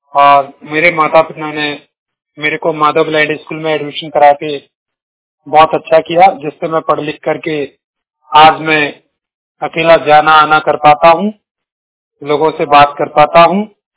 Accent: Gwalior, Madhya Pradesh, India; ग्वालियर से बात कर रहा हूँ। मैं आपको अपने बारे में बताना चाहता हूँ। मैं ग्वालियर जिले का रहने वाला हूँ

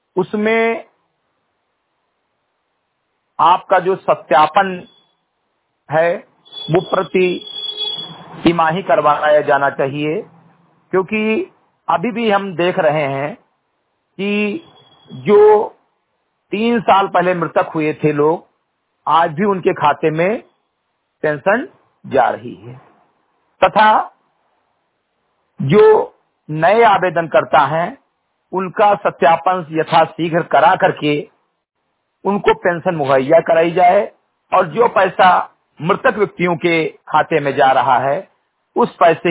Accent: Bahraich, Uttar Pradesh, India; ग्राम सभा समरीगटई विकासखंड मैनपुरवा जनपद बहराइच का मूल निवासी हूं

